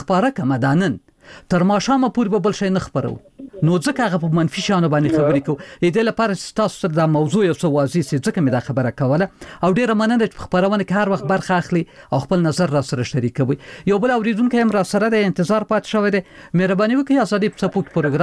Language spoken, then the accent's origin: Pashto; Afghanistan; زه هم د افغانستان یم